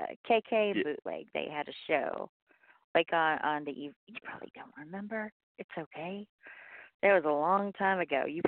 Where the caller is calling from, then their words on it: Tulsa, Oklahoma, United States; Oklahoma, the home of Black Wall Street.